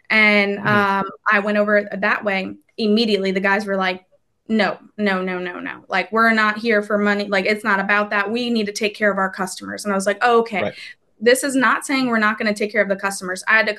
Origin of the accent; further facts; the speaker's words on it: New Orleans, Louisiana, United States; walking into a group of 35 technicians from Mobile, Alabama, and I'm from New Orleans.